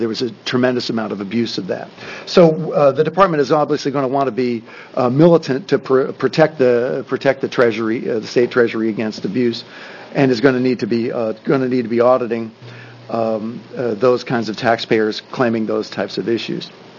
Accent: Happy Valley, Oregon, United States; I'm a CPA from Happy Valley, Oregon

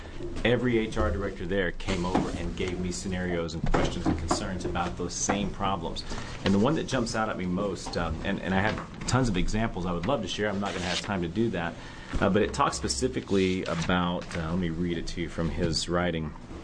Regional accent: the South, United States; I'm from the South.

